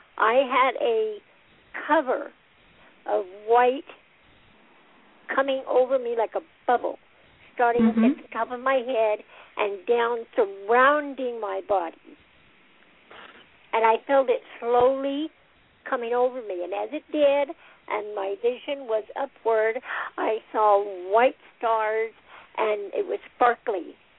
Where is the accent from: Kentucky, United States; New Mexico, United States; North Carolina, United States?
New Mexico, United States; I'm from New Mexico.